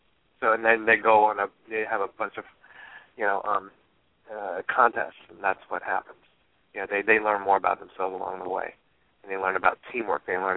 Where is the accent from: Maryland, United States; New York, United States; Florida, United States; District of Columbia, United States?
Maryland, United States; also born or lived in Washington D.C.; I grew up in Maryland, D.C., you know, and I would take a bus down to the black theaters